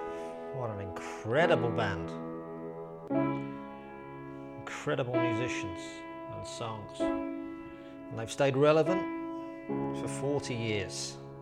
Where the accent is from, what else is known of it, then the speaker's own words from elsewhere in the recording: Birmingham, West Midlands, United Kingdom; If you're from Birmingham, you have to say, all right. Or in our case, all right.